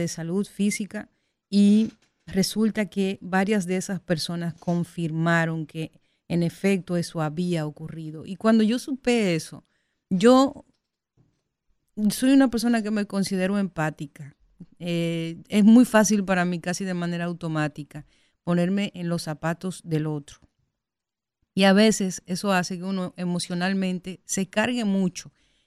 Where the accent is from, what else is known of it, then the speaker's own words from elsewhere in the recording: Dominican Republic; tenemos muchas cosas buenas como dominicanos